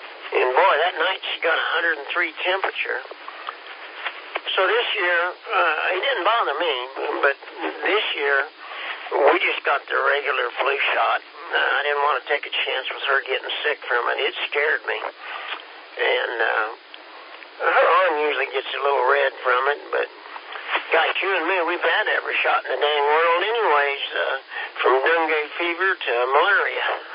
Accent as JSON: {"language": "English", "region": "Kansas", "country": "United States", "said": "Of course, we're from Kansas, and I'm a little slow."}